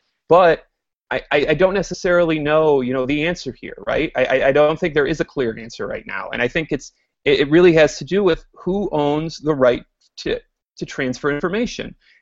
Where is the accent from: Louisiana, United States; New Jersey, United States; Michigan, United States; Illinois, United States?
Michigan, United States; Detroit; I'm from Detroit.